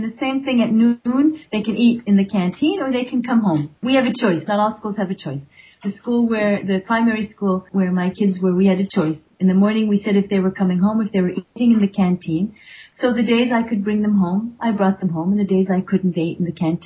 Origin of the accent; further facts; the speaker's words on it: United States; people being rude to me because I'm an American.